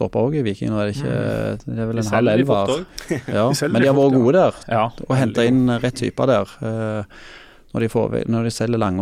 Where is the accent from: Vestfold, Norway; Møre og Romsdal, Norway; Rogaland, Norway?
Rogaland, Norway; Frøyland; jeg er ikke fra Klepp, jeg er fra Frøyland, og det, ja, det er det samme.